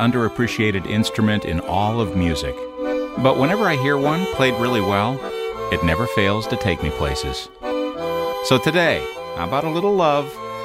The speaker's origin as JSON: {"language": "English", "region": "Indiana", "country": "United States", "tie": "born or raised there", "said": "northern Indiana. I knew guys with names like Kukanowski, Mikelski, and Szymanski. And even though my hometown neighborhood suffered from a severe shortage of vowels, joyous accordion music was always in abundance."}